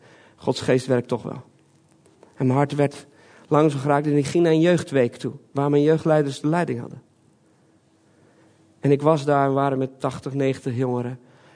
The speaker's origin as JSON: {"language": "Dutch", "country": "Belgium", "tie": "born there", "also_born_or_lived": "Friesland", "said": "Ik ben opgegroeid in een christelijk gezin. Mijn ouders zijn zendelingen naar België gegaan. Daarom ben ik in België geboren. Dus voor Friesland had ik nog België."}